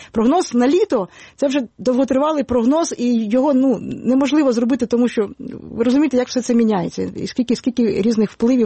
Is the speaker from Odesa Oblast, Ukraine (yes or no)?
no; Kyiv, Ukraine; я в Києві народилася і в Голосіївському лісі здавала нормативи з лиж.